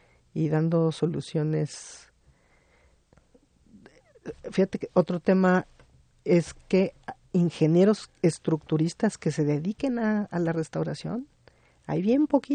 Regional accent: Mexico City, Mexico; al ser tan nuestro como mexicanos, como defeños

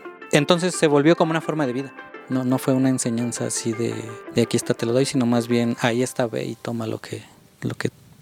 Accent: Nezahualcóyotl, State of Mexico, Mexico; soy de Ciudad Nezahualcóyotl, Estado de México, y soy músico, laudero y compositor tradicional.

